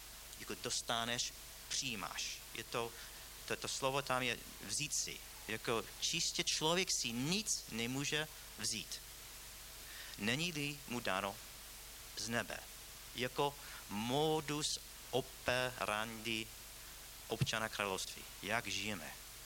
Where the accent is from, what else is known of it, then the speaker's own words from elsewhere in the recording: United States; accent: American; Czech is a second language; now in Czech Republic; Toto, já jsem Američan, já mluvím americký, mám ten přízvuk, jo.